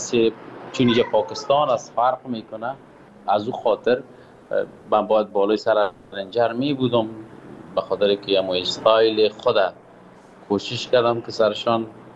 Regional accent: Kabul, Afghanistan; now in Pakistan; از وطن فرار هستم، از وطن دور هستم، دور از کابل جان هستیم، دور از افغانستان هستیم، دلتنگم و آب و هوا آمدیم. فعلا پاکستان هستم

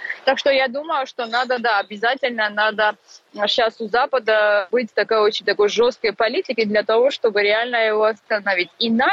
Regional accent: Georgia; и мы помним все грузины, абсолютно население Грузии

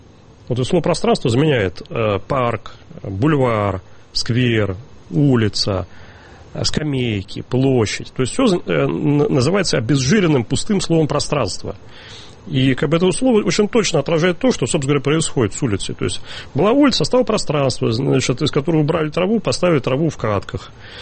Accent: Moscow, Russia; я смотрю на эти вещи как москвич

